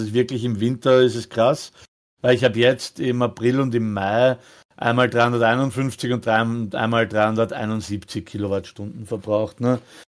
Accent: Austria; aber die Anbieter bei uns in Österreich geben es nicht so gut an die Endverbraucher weiter noch nicht.

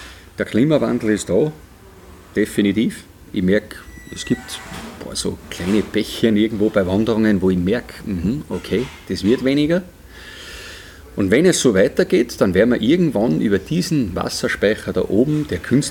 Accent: Schladming, Styria, Austria; auf der Planei oben aufgewachsen am Fastenberg und bin definitiv von ganz klein auf täglich am Ski gestanden den ganzen Winter über.

